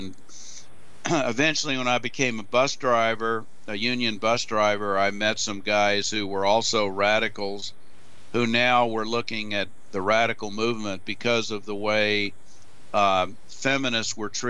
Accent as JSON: {"language": "English", "region": "Texas", "country": "United States", "said": "I was rejected because of my last name and also because I was from Texas. I was a redneck, considered a redneck with a German last name."}